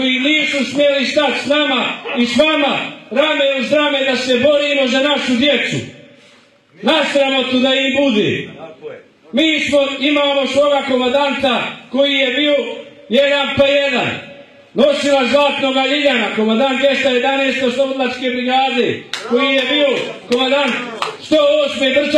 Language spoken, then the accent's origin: Bosnian; Srebrenik, Federation of Bosnia and Herzegovina, Bosnia & Herzegovina; Dolazim iz Tuzlanskog kantona. Tačnije sam iz Srebrenika